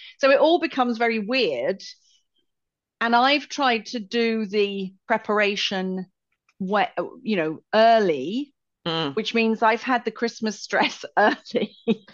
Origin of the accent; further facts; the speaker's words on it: United Kingdom; Yes, I'm very British.